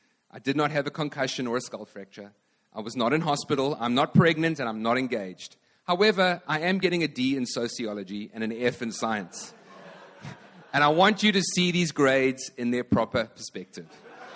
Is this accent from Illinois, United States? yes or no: yes; Chicago, Illinois, United States; We're from Chicago. Even though we are in Vancouver, we're going to follow Chicago time.